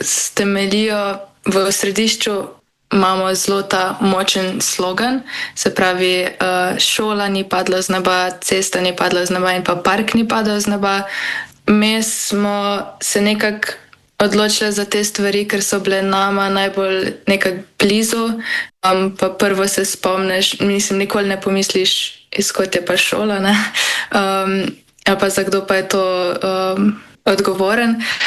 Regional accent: Lower Sava, Slovenia; in prihajam iz Posavja.

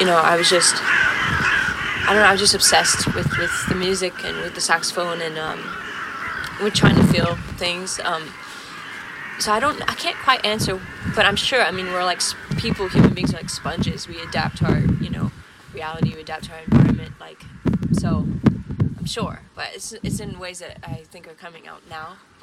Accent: Southern United States, United States; I grew up in the Bible Belt, so, and I still really love Jesus, you know. And I'm really devoted to different aspects of Buddhism

